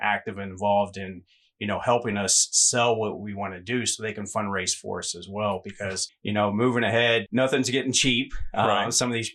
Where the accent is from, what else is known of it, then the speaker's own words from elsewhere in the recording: Jefferson City, Missouri, United States; You know, I look back to what parks did for me as a child growing up in Jefferson City, and I'll never forget, because we lived at the very top of Jefferson Street, almost by Highway 54, the viaduct right there.